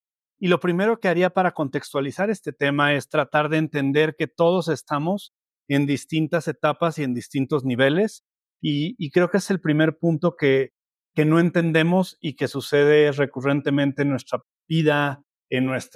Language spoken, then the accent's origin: Spanish; Mexico; en mi caso yo estoy en México, soy mexicano